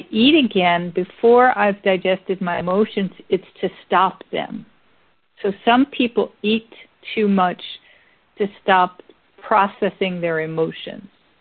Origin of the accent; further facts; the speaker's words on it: New Jersey, United States; born there; the way that I got into fight or flight is I was born in New Jersey.